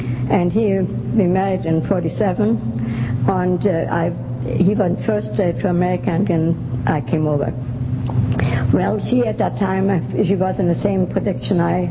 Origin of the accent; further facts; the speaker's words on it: Germany; English is a second language; moved away; since I come from Germany and had been going to the bar and also been dispelled from my home.